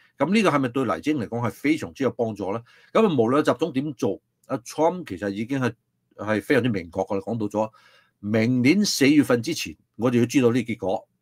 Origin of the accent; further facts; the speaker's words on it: United States; 我自己作為美國人咧，我係感恩嘅